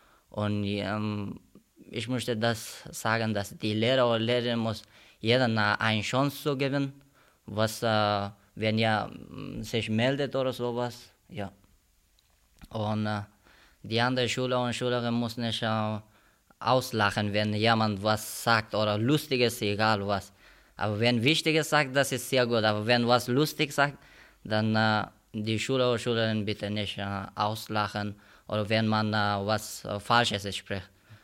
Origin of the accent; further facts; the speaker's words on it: Afghanistan; German is a second language; now in Germany; ich bin 15 Jahre alt, ich komme aus Afghanistan, ich bin fast seit 2 Jahren in Deutschland